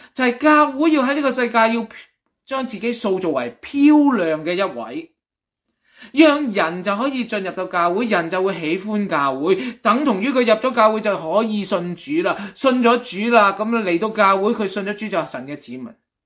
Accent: China

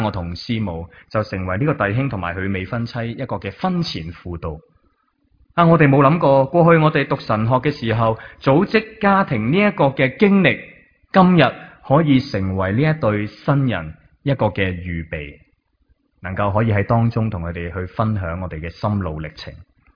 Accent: China; 我哋中国人呢都好少咁样同我哋身边嘅人讲

